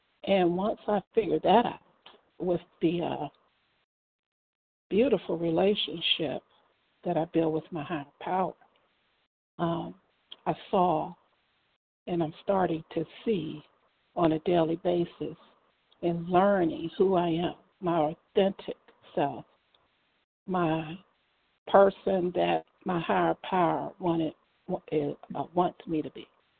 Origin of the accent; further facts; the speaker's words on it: Maryland, United States; I'm from Maryland.